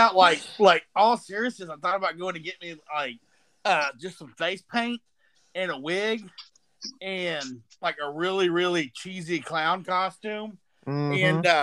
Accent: the South, United States; So in other words, we're from the South

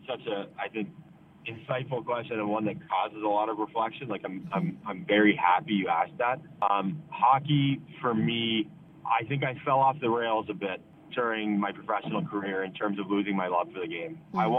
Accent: Ottawa, Ontario, Canada; She's also born and raised in Ottawa, which is awesome.

